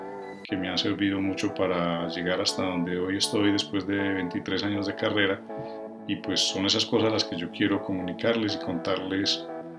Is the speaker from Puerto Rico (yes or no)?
no; Manizales, Caldas, Colombia; Uno de ellos era mi ciudad natal, que es Manizales